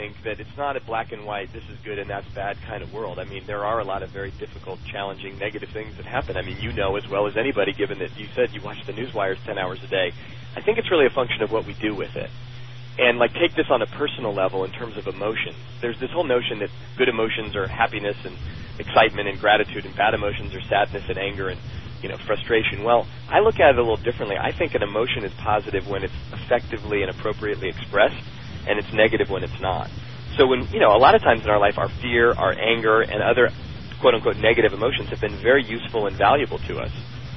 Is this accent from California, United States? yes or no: yes; Oakland, California, United States; I grew up in Oakland and inner city schools